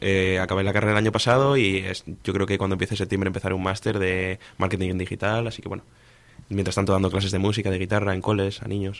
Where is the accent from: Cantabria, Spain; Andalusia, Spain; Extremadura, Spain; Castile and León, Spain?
Cantabria, Spain; Castro Urdiales; Yo soy castreño, así es, sí.